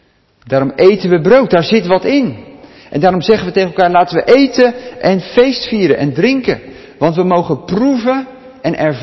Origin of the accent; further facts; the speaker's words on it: Katwijk, South Holland, Netherlands; Ik herken dat wel, ik kom uit Katwijk.